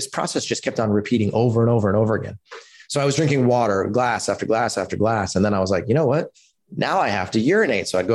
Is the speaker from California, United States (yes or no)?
yes; Palo Alto, California, United States; So I grew up in Palo Alto in California. This is like back in the 80s.